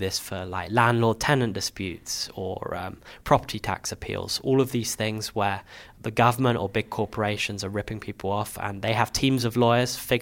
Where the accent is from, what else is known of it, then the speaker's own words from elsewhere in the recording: Hendon, London, United Kingdom; So I grew up in Hendon in northwest London